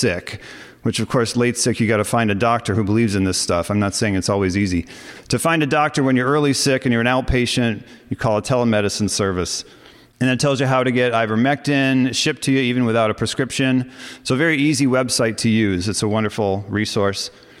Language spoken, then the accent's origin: English; New York, United States